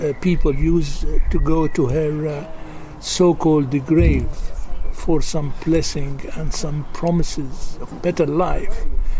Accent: Latakia, Latakia Governorate, Syria; Well, yeah, there was a grave of Saint, apparently, in Earth, just on the outskirts of my hometown, Latakia.

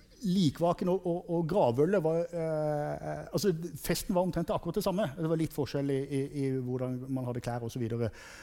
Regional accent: Kristiansand, Agder, Norway; jeg kommer jo opprinnelig fra Kristiansand, og har mine besteforeldre og slekter litt sånn i dalen, nedre Setesdal.

